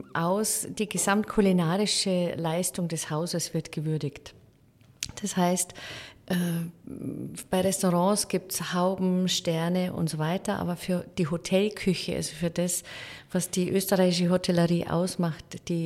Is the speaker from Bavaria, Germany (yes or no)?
yes; Bavaria, Germany; now in Austria; Ich bin ursprünglich aus Bayern und der Liebe wegen ins Tannheimer Tal gezogen.